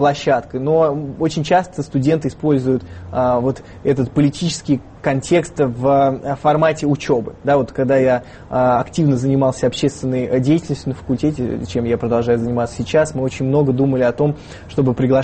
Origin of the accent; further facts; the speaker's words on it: Russia; которую ощущаем мы, студенты из России.